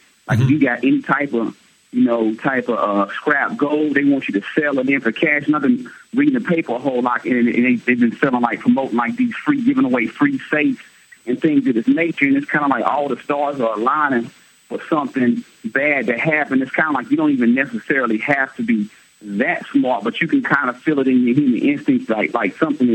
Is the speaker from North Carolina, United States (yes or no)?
yes; Greensboro, North Carolina, United States; I've been noticing here lately, because I'm from Greensboro in the Triad in North Carolina